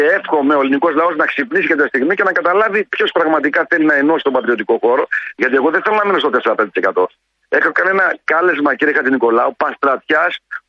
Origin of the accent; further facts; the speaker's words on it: Macedonia, Greece; Είμαι από τη Μακεδονία, όπως και εσύ Βορειοελλαδίτης.